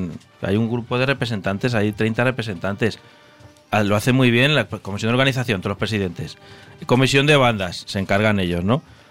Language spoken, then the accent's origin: Spanish; Cuenca, Castilla-La Mancha, Spain; Y además nosotros es que somos de Cuenca